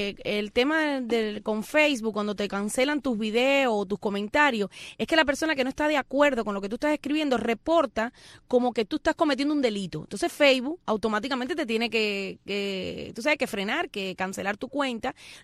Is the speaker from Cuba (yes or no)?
yes; Cuba; Así somos nosotros los cubanos